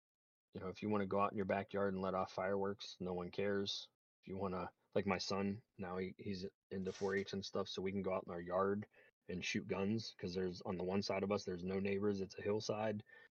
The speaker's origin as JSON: {"language": "English", "town": "Dillonvale", "region": "Ohio", "country": "United States", "tie": "born or raised there", "said": "Yeah, so I am in my hometown. It's a very small town called Dillonvale, Ohio."}